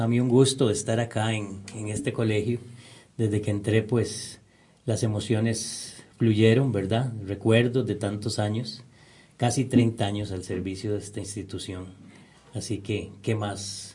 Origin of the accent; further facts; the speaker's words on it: San José, Costa Rica; yo nací en San José, ¿verdad? Nací en San José y inicié mis estudios en una escuela que se llama Pacífica Fernández, Oriamuno, en Atillo 4. Luego estudié en el Liceo Roberto Brenes Mesén, también de Atillo. Luego de ahí pasé al Seminario Central de San José.